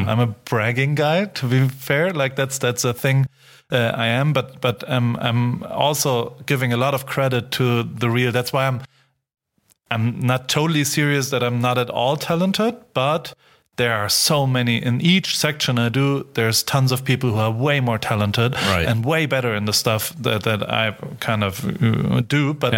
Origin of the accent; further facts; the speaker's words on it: Heidelberg, Baden-Württemberg, Germany; I grew up in Heidelberg.